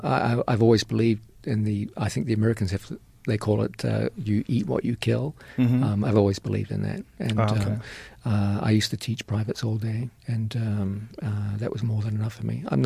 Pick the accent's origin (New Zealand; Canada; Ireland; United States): New Zealand; moved away; I was raised in New Zealand. And New Zealand is a beautiful, beautiful country, but it's very small. There were more people in Manhattan than there were in my whole country when I left.